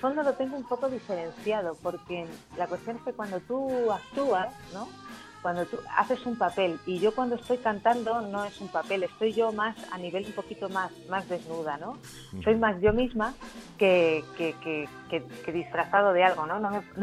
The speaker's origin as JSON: {"language": "Spanish", "town": "Ciudad Real", "region": "Castilla-La Mancha", "country": "Spain", "lives_now": "Barcelona, Spain", "said": "Yo estoy a caballo entre Madrid, bueno, ahora estoy en Barcelona, es para arriba y para abajo, pero soy de Ciudad Real."}